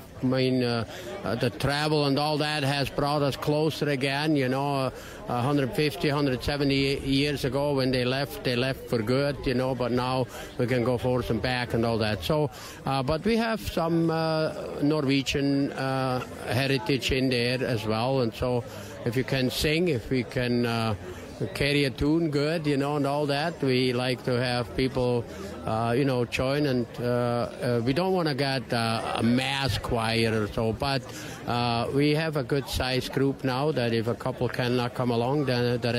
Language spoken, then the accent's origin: English; Switzerland; moved away; I came from Switzerland 45 years ago.